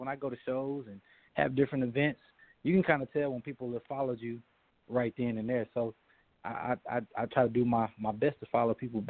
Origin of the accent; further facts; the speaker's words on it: Jackson, Mississippi, United States; now in Atlanta, United States; No, I actually live in Atlanta. I'm from, you know, I was raised in Jackson, Mississippi, though.